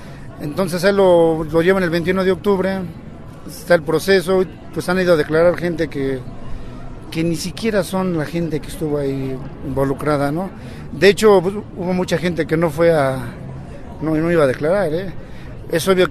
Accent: Necaxa, Puebla, Mexico; es mi hermano, somos originarios de Necaxa, Puebla.

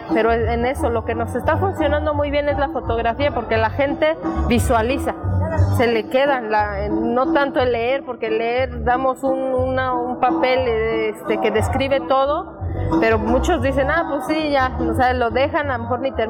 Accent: San Lorenzo Huitzizilapan, State of Mexico, Mexico; Vengo de San Lorenzo Huitzilapa

